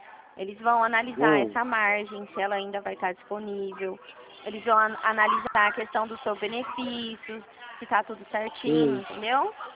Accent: Dracena, São Paulo, Brazil; eu sou aqui de Dracena.

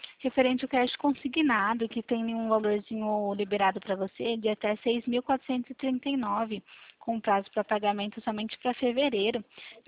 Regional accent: Americana, São Paulo, Brazil; Não, eu sou aqui do interior de São Paulo

